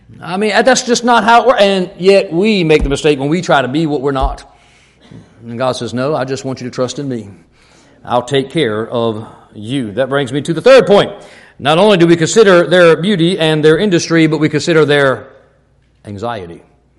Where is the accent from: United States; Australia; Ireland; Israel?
Ireland; I'm Irish. You know how we are.